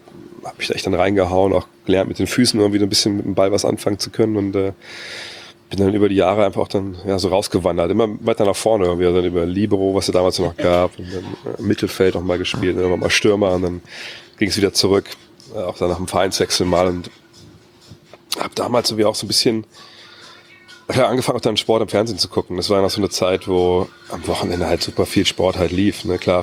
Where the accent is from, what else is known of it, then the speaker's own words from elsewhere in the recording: Wolfsburg, Lower Saxony, Germany; ich bin in Wolfsburg aufgewachsen in Westhagen. Das ist so, ja, klar, man kann sagen, es ist eine Plattenbausiedlung.